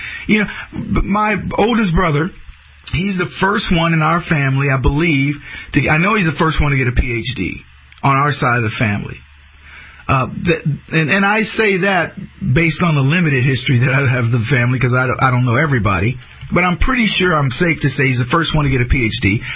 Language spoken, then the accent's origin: English; United States; As an American who watched what has happened over the past almost two decades now, I want vengeance and grievance.